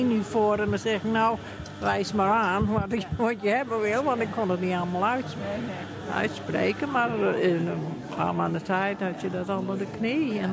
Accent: Netherlands; now in Australia; Zo we zijn van Holland naar Australië gevlogen eigenlijk.

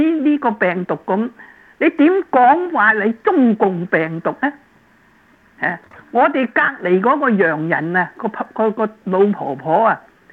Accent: China; moved away; 我喺呢度成三十年未见过有对我哋中国人嘅面孔系唔尊重嘅。

